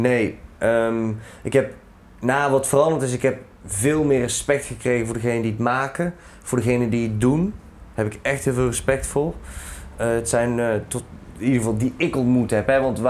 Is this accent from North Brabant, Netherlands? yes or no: yes; North Brabant, Netherlands; accent: Brabantian; Dus ik zet dan expres mijn extra Brabants accent op en ik kom daar en daar vandaan